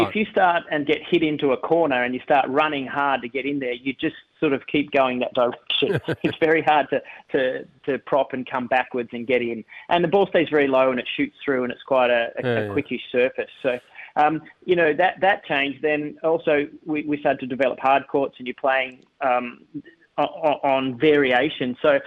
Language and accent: English; Sydney, New South Wales, Australia; because I grew up in Sydney and we played on loam or stabilised loam